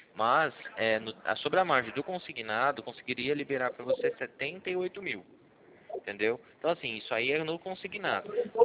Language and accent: Portuguese; Cornélio Procópio, Paraná, Brazil; Eu sou de Cornélio Procópio, Paraná.